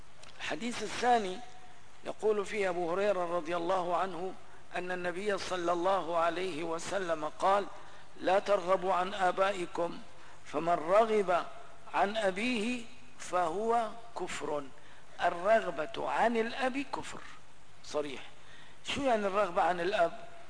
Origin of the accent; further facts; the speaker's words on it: Syria; نحن قلناها عندنا في سوريا وفي البلاد العربية الأخرى